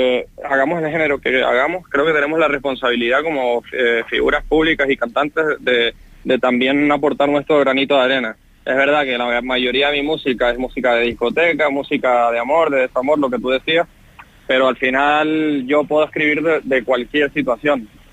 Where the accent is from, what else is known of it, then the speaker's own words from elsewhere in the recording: Canary Islands, Spain; hispano-venezolano, canario, llevo toda la vida en Canarias. Realmente yo no nací en Canarias, pero me considero totalmente canario porque llevo, pues eso, casi toda la vida y todas mis amistades son de Canarias, toda mi gente con la que he crecido es de Canarias